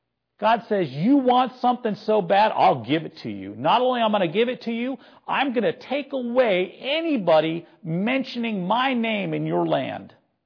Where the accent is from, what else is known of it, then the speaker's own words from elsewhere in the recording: United States; Yes, I'm an American.